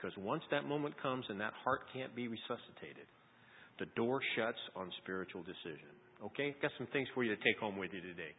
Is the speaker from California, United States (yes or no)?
yes; California, United States; And I was, as a Californian, I had my heater on, and I wore everything I owned there.